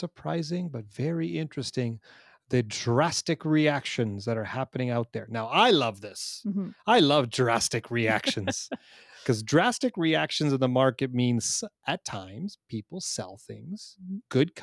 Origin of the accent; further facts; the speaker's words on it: Canada; especially when, as from a Canadian perspective.